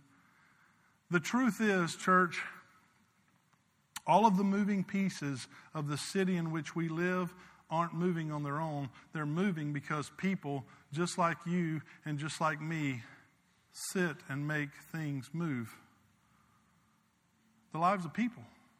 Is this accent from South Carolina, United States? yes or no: yes; South Carolina, United States; I grew up in South Carolina. Like, in South Carolina, it's not uncommon.